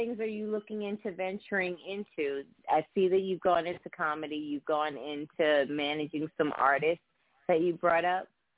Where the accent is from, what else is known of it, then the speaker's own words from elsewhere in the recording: New York, United States; I mean as the West Indian community. I mean as being a New Yorker.